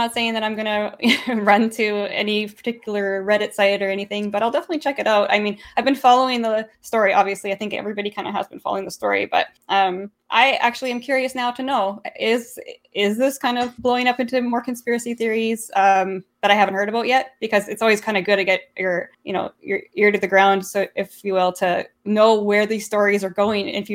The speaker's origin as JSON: {"language": "English", "country": "Canada", "said": "I am a Canadian."}